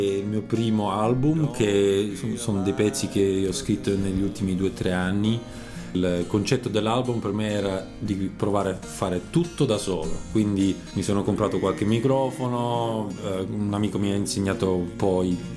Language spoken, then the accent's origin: Italian; Lucerne, Switzerland; i nonni da parte di mio padre sono già venuti a lavorare in Svizzera, però sono nato e cresciuto a Lucerna, quindi anche lucernese. Fino a 5 anni parlavo solo italiano e poi ho iniziato il tedesco